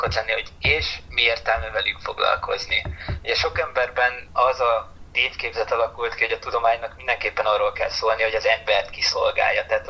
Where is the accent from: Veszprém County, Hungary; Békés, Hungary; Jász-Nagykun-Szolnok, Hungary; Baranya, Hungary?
Veszprém County, Hungary; Veszprém; Én egyébként veszprémi vagyok, úgyhogy azért viszonylag közelebb áll a szívemhez a Balatonfelvidék